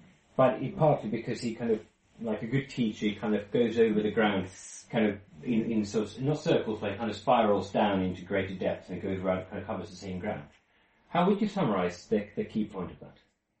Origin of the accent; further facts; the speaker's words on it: Finland; Where I grew up in Finland, there are no school uniforms.